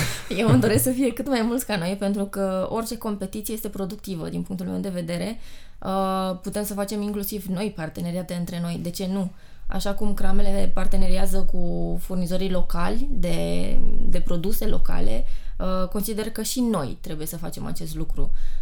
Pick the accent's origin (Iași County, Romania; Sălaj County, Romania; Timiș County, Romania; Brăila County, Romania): Timiș County, Romania; Timișoara; Eu sunt din Timișoara, eu locuiesc în Timișoara.